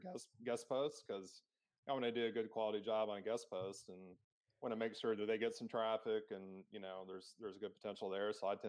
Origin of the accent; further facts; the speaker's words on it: Amarillo, Texas, United States; Yeah, I grew up in West Texas, man. I grew up in Amarillo, Texas, kind of in the middle of nowhere up there in between Denver, Albuquerque, and Oklahoma City